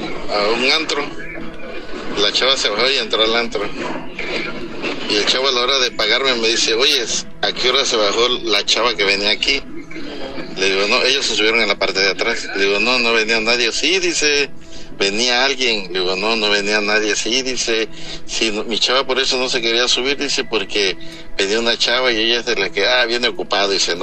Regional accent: Coatzacoalcos, Veracruz, Mexico; Yo soy de acá de Coatzacoalcos.

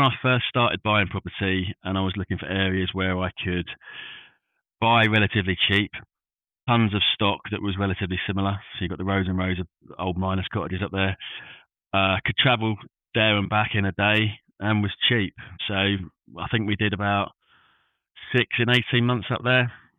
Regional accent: London, United Kingdom; Yeah, so I was born and raised in North London, Field.

